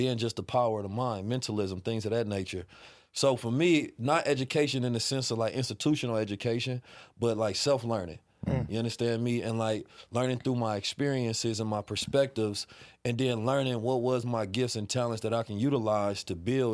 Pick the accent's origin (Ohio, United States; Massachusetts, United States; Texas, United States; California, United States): California, United States; Oakland; also born or lived in St. Louis, Missouri; I'm from Oakland, California. St. Louis born. Left when I was like two, so I was raised in Oakland. Back and forth when I was a teenager.